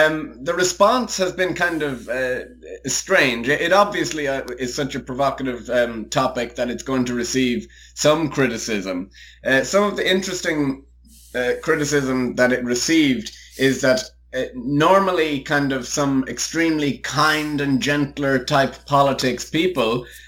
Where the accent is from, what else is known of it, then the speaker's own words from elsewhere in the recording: Ireland; moved away as an adult; now in England; I moved from Ireland to England in 2011 to study English and education for an undergraduate degree.